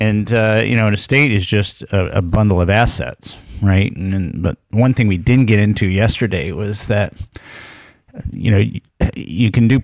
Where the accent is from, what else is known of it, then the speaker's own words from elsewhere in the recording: Minnesota, United States; the estate of … from my home state of Minnesota